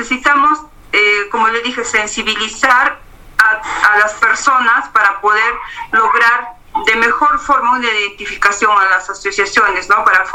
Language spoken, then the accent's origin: Spanish; Puno, Peru; yo soy de Puno, soy del altiplano de Perú